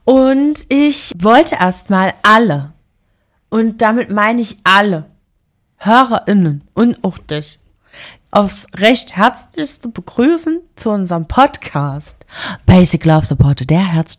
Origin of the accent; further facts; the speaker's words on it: Thuringia, Germany; accent: Thuringian; ich habe dann so auf mit meinem thüringischen Dialekt.